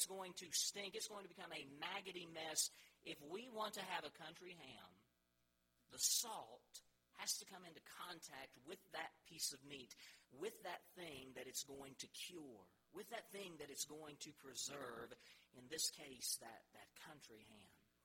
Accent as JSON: {"language": "English", "town": "Beulah Dean", "region": "North Carolina", "country": "United States", "tie": "born or raised there", "said": "I grew up in Beulah Dean, North Carolina, in North Mitchell County."}